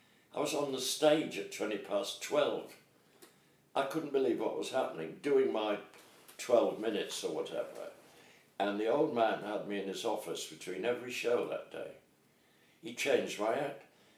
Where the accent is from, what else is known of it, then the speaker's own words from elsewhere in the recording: Leeds, Yorkshire and the Humber, United Kingdom; And one of my first jobs, my hometown, City Varieties Theatre, Leeds